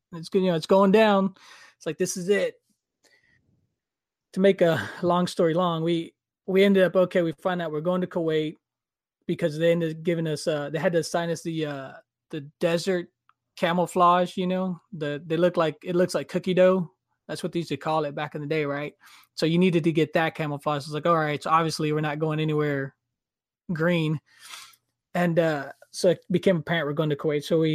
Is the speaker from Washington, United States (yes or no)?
no; Texas, United States; Oh, we're from Texas.